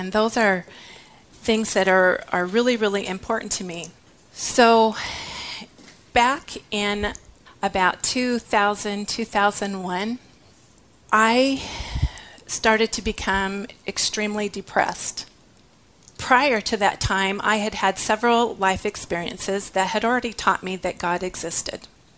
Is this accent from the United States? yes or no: yes; Montana, United States; As Bill mentioned, I came from Montana. My husband and I live in Billings, Montana.